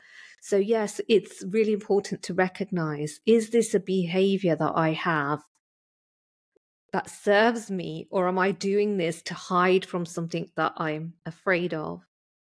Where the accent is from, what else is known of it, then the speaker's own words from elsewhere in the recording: England, United Kingdom; born there; I mean, obviously I live in England and I'm British. I was born here, but I have an Indian heritage.